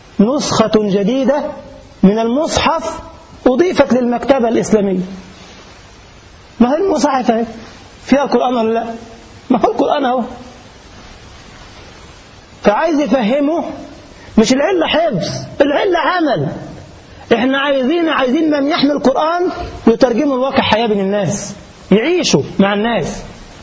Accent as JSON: {"language": "Arabic", "country": "Egypt", "said": "وانا اعرف ناس عندنا في بلدنا مصر"}